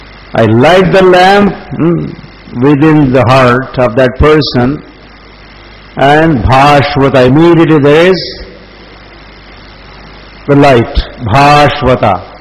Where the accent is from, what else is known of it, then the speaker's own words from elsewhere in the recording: India; I have Indian passport. I am Bharatiya. I am Indian.